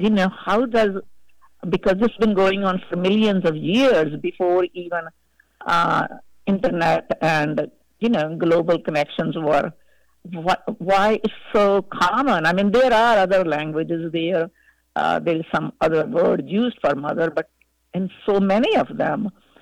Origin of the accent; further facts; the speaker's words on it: India; first language Hindi; English is a second language; Yeah, I'm Hindi. I am from, originally was born and raised in India.